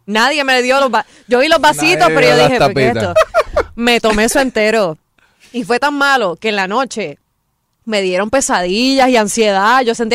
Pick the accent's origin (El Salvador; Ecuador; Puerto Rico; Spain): Puerto Rico; que soy boricua